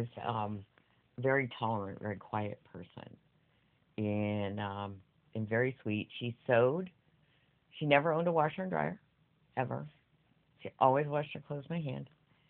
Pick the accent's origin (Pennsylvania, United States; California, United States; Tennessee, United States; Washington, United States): Washington, United States; also born or lived in Texas; And I was born in Texas, and so I saw them a lot when I was little, but because family moved up to Washington when I was like 4